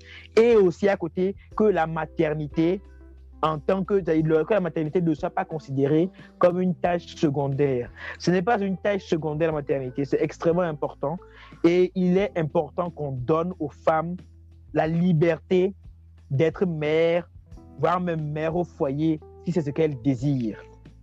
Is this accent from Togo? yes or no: yes; Togo; Même chez nous en Afrique, même au Togo, peut-être que je prends l'exemple du Togo.